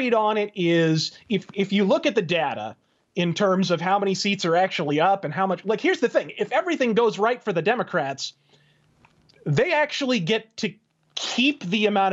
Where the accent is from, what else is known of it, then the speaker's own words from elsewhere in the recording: Arizona, United States; I'm from Arizona. I'd like to apologize on behalf of my entire state for Jeff Flake.